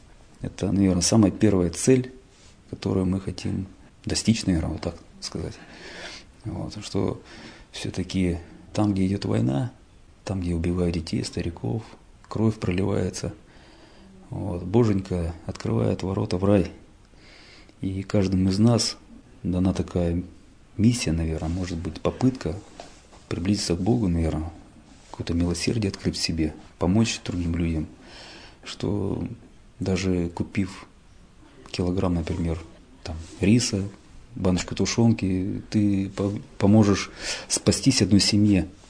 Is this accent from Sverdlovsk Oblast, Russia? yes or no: yes; Sverdlovsk Oblast, Russia; born there; also born or lived in Kamchatka; Нет, я родился здесь, в Свердловской области.